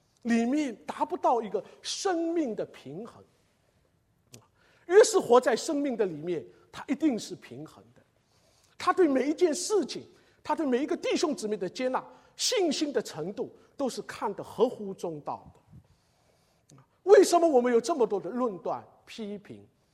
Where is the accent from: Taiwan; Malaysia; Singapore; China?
China; Shanghai; 瘸腿，我们上海土话叫一脚高一脚低，我是上海土话，叫脚高脚低。